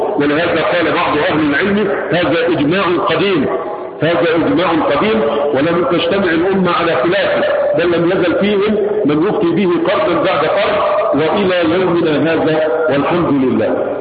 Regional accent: Yemen; وهذا معلوم به عندنا في اليمن من 1000 سنة

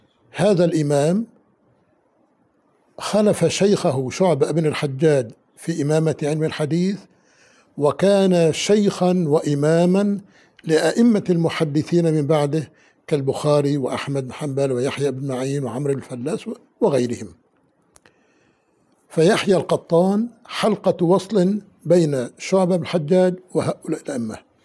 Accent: Aleppo, Aleppo Governorate, Syria; في بلدنا حلب.

